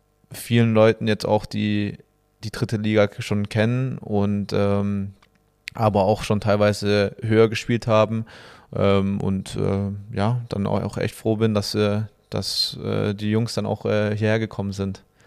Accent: Stuttgart, Baden-Württemberg, Germany

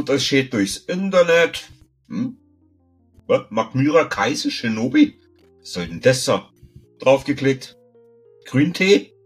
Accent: Bavaria, Germany; bei uns in Bayern

